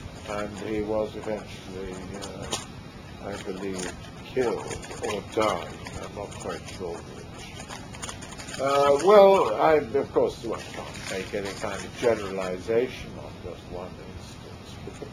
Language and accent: English; England, United Kingdom; which I would describe as an Englishman as being liberal